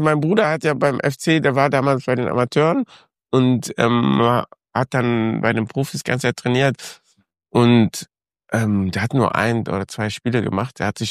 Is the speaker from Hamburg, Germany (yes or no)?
no; Cologne, North Rhine-Westphalia, Germany; ob du dann Nein sagst bei einem Verein, wo du groß geworden bist in Köln.